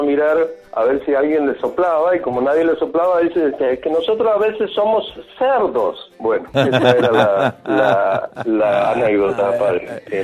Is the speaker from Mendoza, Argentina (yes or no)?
yes; Tunuyán, Mendoza, Argentina; Yo soy de Mendoza … de acá de Tunuyán.